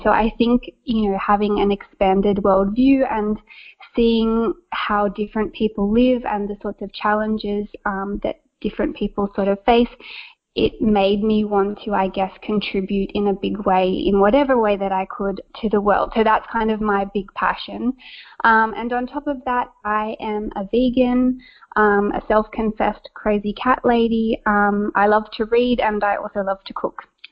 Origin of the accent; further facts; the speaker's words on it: Australia; now in Bulgaria; every time somebody finds out I'm Australian, they like to make kangaroo gestures. So I'm a little bit of an oddity at the moment and trying my best to learn Bulgarian, but it's not the easiest language, especially for my accent to get around.